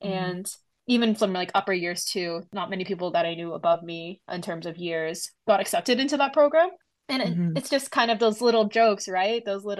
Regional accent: Toronto, Ontario, Canada; now in Oxford, United Kingdom; As mentioned earlier, my pronouns are she and her. I'm initially from Toronto, Ontario, Canada, so I'm a Canadian student.

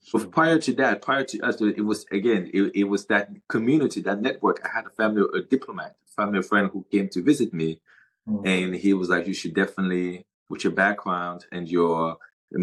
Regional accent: Cameroon; So at the time he lived in Geneva, Switzerland, and we grew up together in Cameroon. My 13 years in Cameroon, he's the one who bought me my first hamburger, and in Cameroon.

